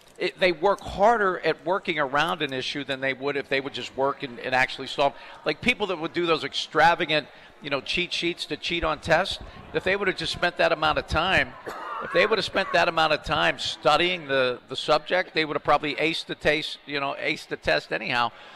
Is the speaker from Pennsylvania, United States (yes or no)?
yes; Pittsburgh, Pennsylvania, United States; I grew up playing hockey in Pittsburgh.